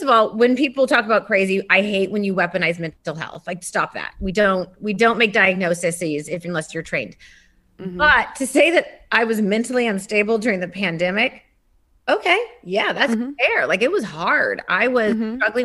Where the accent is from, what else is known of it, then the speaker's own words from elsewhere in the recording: Laguna, California, United States; also born or lived in Miami; Although I grew up in Laguna in Orange County, We lived in Miami for a very long time.